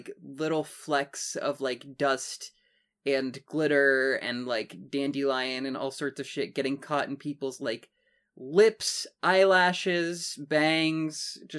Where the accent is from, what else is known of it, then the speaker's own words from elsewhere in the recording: Seattle, Washington, United States; Throughout this recording, that is because we are from Seattle.